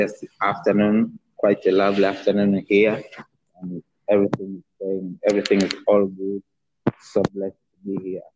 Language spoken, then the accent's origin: English; Tanzania; English is a second language; from Tanzania.